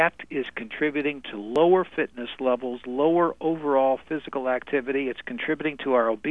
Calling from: Royal Oak, Michigan, United States; I'm calling from Detroit, Michigan, actually Royal Oak, Michigan.

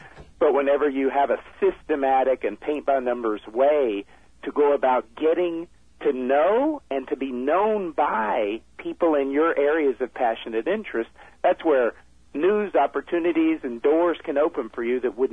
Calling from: Los Angeles, California, United States; I'm in Los Angeles.

